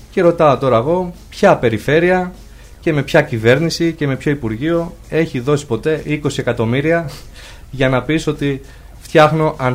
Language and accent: Greek; Nea Filadelfeia, Attica, Greece; επειδή είμαι και από τη Νέα Φιλαδέλφεια, εκεί πέρα τώρα